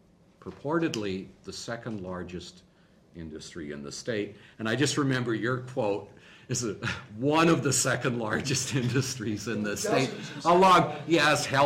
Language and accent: English; Canada; I'm a Canadian. I dealt with the immigration authorities.